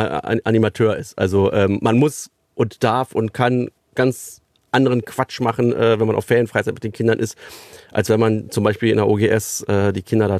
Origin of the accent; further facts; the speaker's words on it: Berlin, Germany; der Süden von Berlin, wo ich groß geworden bin